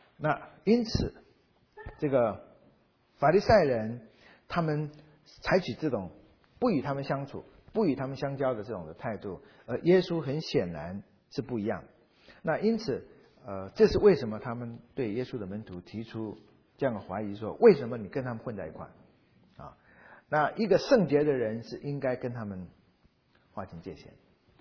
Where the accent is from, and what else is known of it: China